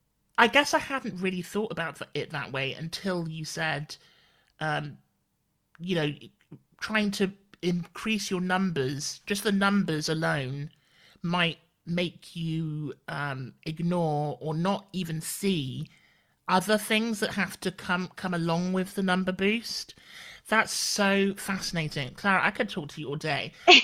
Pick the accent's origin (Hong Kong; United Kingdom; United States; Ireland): United Kingdom; South West England; I grew up in Devon, which is, and I like to joke that in the 90s, my family was the black population of the town I grew up in.